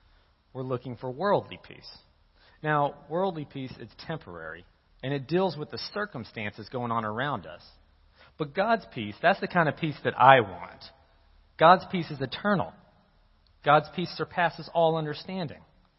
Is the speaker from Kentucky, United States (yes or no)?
no; Prattville, Alabama, United States; now in Colorado, United States; So my wife and I, we live in Colorado. We've been there for about the past 4 years, and we're from Prattville. And because we're from this community, we really have a heart for this community.